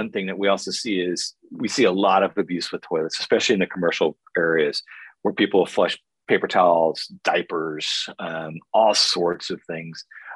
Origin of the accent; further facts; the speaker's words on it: San Francisco, California, United States; But I remember fixing toilets that, born and raised in San Francisco, and I was working on toilets